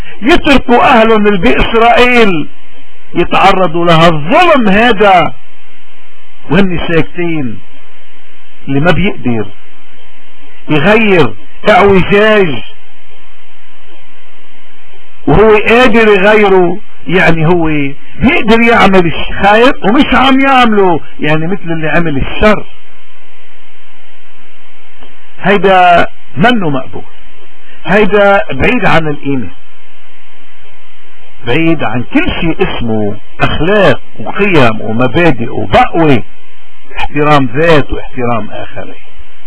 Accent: Lebanon; نحن بدنا نشهد للحق وللحقيقه كلبنانيين

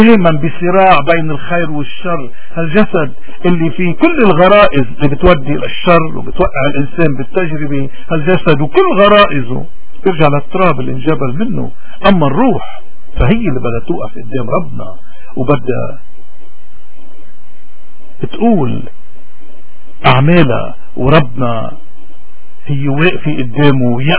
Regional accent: Lebanon; نحن كلبنانيين نحن يمكن اكثر الناس بحاجة تنرجع لإيماننا، تنرجع لجذور الإيمان

